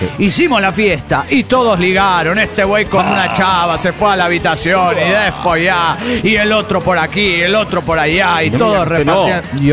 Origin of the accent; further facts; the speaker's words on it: Caracas, Capital District, Venezuela; de Caracas, Venezuela.